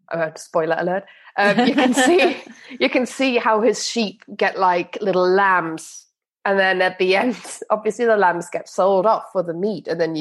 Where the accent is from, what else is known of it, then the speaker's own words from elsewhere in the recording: Germany; English is a second language; now in United Kingdom; I grew up on the Dutch, German, Belgian borders. So I have a German passport, but I've never felt particularly German, just because my entire childhood I basically spent in like three different countries all the time.